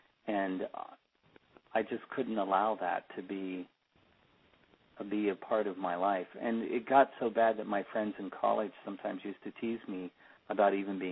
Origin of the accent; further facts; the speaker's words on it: Ohio, United States; I grew up in the Midwest, in Ohio, and with a very conservative, fundamentalist Christian family.